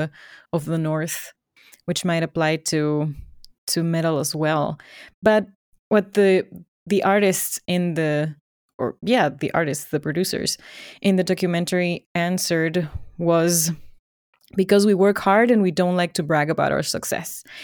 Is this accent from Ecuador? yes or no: yes; Ecuador; English is a second language; I come from Ecuador, and there are also metal bands there. It's not all salsa and reggaeton.